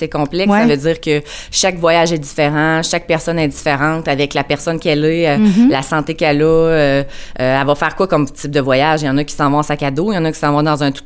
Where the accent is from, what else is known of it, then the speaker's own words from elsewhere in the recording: Sainte-Marie, Quebec, Canada; Je viens de Sainte-Marie-de-Beauce.